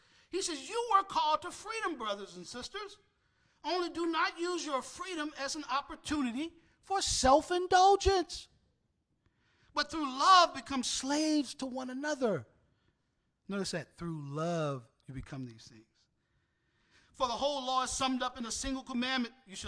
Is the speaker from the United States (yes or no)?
yes; Virginia, United States; I grew up in Virginia, and I had neighbors who had a fence in their yard.